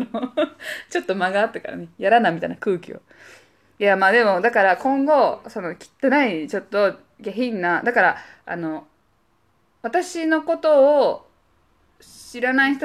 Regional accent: Hiroshima, Japan; now in Kansai, Japan; 溶け込んでるな関西にって思ってた。広島出身だけど、私今すっごいナチュラルにこれ喋れてるな

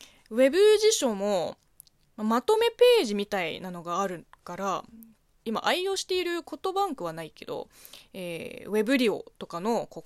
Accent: China; 中国生まれ中国育ちの私

